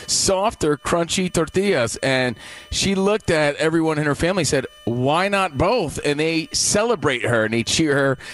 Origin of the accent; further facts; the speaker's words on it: New York, United States; For the first time in forever, we grew up in New York, WPIX is re-airing March of the Wooden Soldiers again on Thanksgiving.